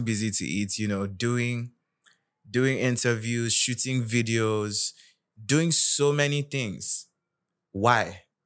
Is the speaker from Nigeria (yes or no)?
yes; Nigeria; We're all from Nigeria.